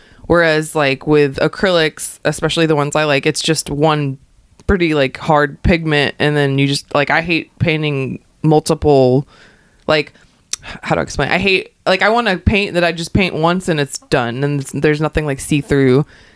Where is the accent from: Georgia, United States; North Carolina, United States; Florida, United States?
Georgia, United States; I wasn't born there, but I was definitely raised there.